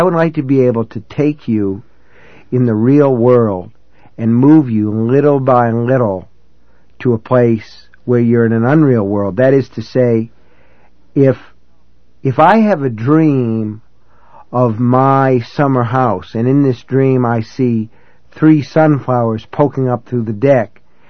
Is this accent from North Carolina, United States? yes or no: no; Maine, United States; This is in my home state in Maine.